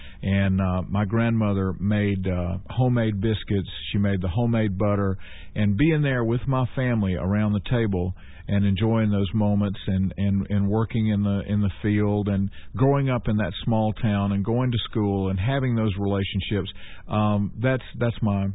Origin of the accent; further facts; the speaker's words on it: Ellenboro, North Carolina, United States; also born or lived in Shelby / Spindale; I was born in Shelby, North Carolina. Back then it was called Cleveland County Hospital. And my parents very quickly moved to Spindale, North Carolina. And then we moved again when I was 18 months old to a small farming community called Ellenboro. And I was raised there.